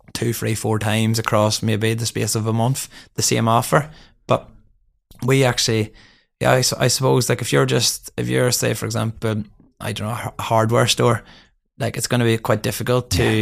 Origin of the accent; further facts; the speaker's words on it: Northern Ireland, United Kingdom; even though I'm from County Down.